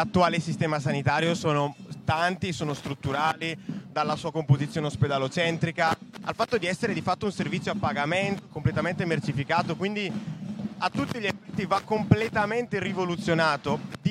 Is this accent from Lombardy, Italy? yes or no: yes; Lombardy, Italy; Poi io sono pure lombardo in realtà